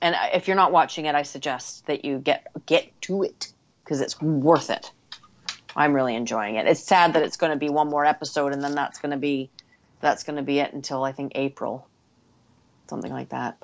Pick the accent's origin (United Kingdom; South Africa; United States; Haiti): United Kingdom; England; of course, I'm English